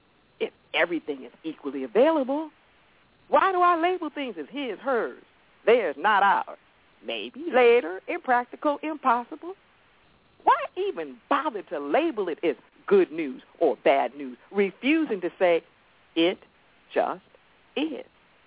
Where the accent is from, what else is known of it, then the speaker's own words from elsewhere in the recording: Los Angeles, California, United States; You know, I'm from the Crenshaw district of Los Angeles